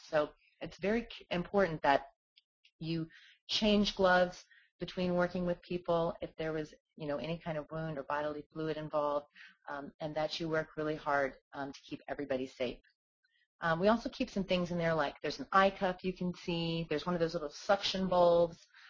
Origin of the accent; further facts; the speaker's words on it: Appalachia, United States; I mean, we're all from Appalachia. We're using all these same herbs.